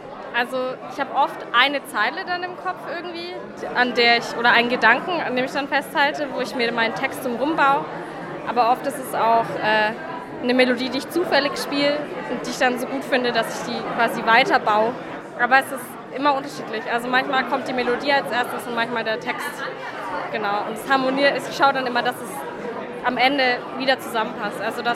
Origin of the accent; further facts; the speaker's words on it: Nuremberg, Bavaria, Germany; ich bin 21 und ich bin aus Nürnberg.